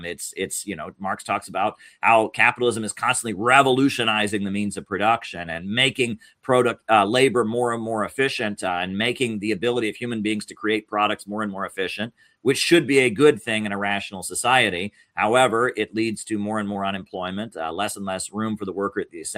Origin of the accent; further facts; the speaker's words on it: United States; I'm an American and I don't appreciate you coming here and trying to get us into new wars.